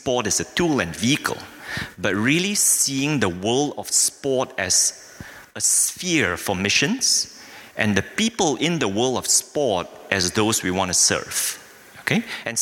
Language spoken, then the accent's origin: English; Malaysia; moved away as an adult; now in South Africa; Okay, I'm Malaysian by nationality. My wife, Wan Yi, also Malaysian. We relocated to South Africa just slightly over 14 years ago.